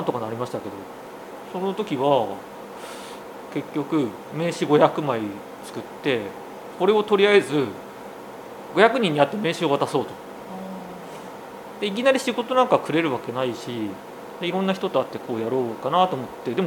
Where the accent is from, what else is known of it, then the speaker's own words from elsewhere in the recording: Tokamachi, Niigata, Japan; 僕富山出身じゃなくて新潟の十日町っていうと出身で、うちが農家だったんですよ。で専業農家で米の専業やってまして、で地元の農業高校を出て